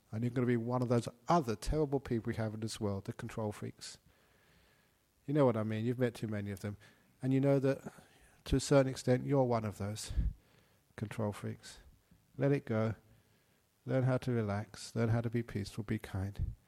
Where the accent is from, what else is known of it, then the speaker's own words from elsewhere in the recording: Australia; I said, look, I'm an Australian monk.